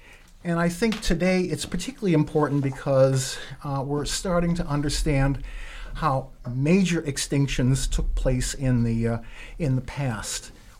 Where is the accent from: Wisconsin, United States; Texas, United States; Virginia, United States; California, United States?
Wisconsin, United States; Milwaukee; I was born in Milwaukee, grew up a little bit to the north, and we had relatives in this area.